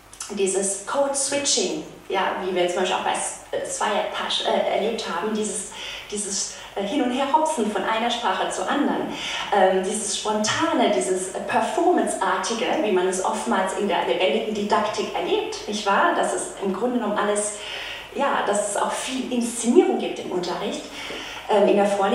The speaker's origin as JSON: {"language": "German", "country": "Germany", "accent": "German", "said": "aber ich bin Deutsche, ich spreche mit einem deutschen Akzent, wenn ich Französisch spreche"}